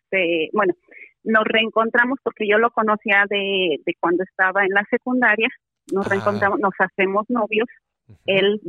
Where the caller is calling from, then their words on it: San Pablo, California, United States; Cerquita de San Francisco, se llama San Pablo.